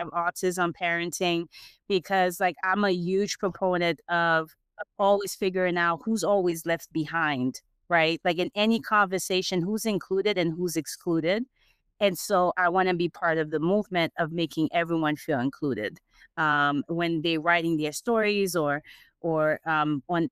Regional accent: Haiti; also born or lived in United States; I was born in the States, but I grew up in Haiti.

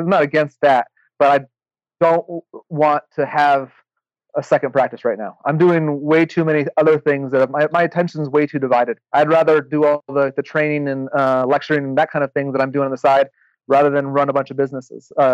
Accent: Michigan, United States; I'm from Michigan. I went to undergrad in Iowa, a small school there, met my wife there.

